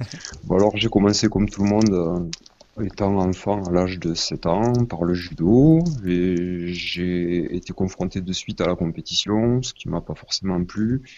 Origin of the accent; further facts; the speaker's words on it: south of France, France; accent: southern French; dans le Tarn-et-Garonne, dans le sud de la France, je pense que ça s'entend de par ma voix.